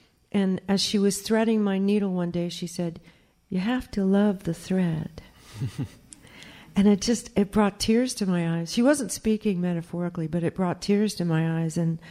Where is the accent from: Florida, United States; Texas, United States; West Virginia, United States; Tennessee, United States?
Tennessee, United States; Memphis; born there; my parents were both Southerners. And that I was born in Memphis.